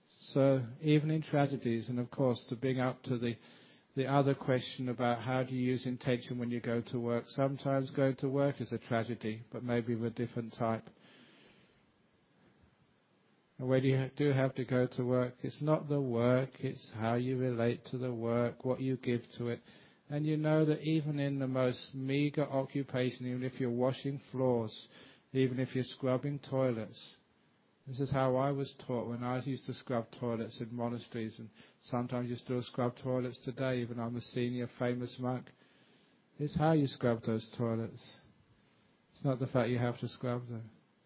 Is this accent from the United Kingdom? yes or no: yes; London, United Kingdom; born or raised there